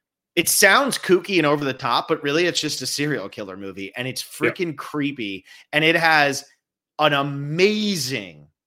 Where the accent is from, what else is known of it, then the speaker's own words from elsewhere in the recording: United States; And you know, that's because I'm American, he's Canadian, so I work like 100 hours a week and he lives his life.